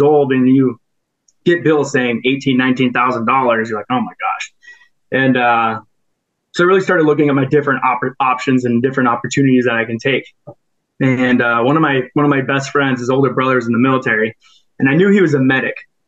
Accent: Minnesota, United States; So born and raised in Minnesota, super active growing up.

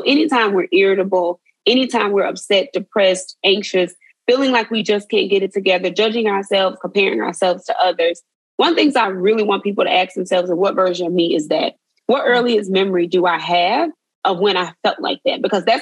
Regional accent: Mississippi, United States; I'm from Mississippi, so we heard this a lot.

